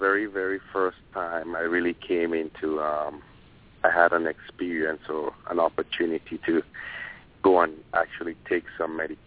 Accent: Grenada; I was in the Caribbean, in my home country, Grenada.

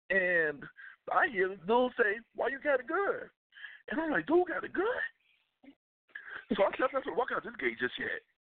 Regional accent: Chicago, Illinois, United States; I'm from Chicago. That's the only way you can survive in Chicago.

